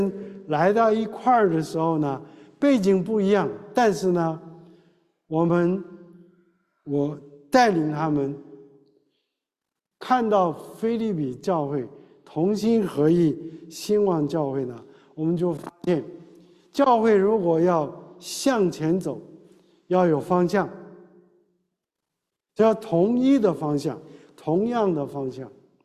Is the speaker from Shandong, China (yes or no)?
yes; Shandong, China; accent: Shandong; moved away as an adult; also born or lived in Hong Kong; 因为我去香港念神学，我是山东人，我讲的是山东话，所以去香港呢，没有人会听山东话，所以学广东话，我学英语，还要学国语